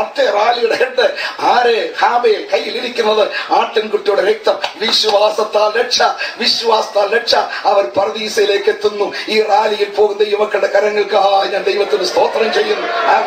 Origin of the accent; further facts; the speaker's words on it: Kunnathur, Kerala, India; 25 വർഷം ആരാധന നടന്ന ഒരു വീട്ടിലാണ് ഞാൻ ജനിച്ചു വളർത്തപ്പെട്ടത്. അറിയാമോ, എന്റെ 75 കൊല്ലത്തിന് മുമ്പ് പെന്തക്കോസ്ത് ഉപദേഷ്ടാക്കന്മാർ ദൂതുമായി കൊട്ടാരക്കരയ്ക്ക് പടിഞ്ഞാറ് കുന്നത്തൂർ എന്ന കൊച്ചു വില്ലേജിൽ വന്നപ്പോൾ